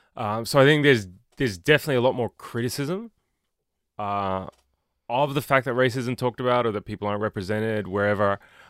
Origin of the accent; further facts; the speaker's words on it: Australia; People don't, me being Australian is weird to them.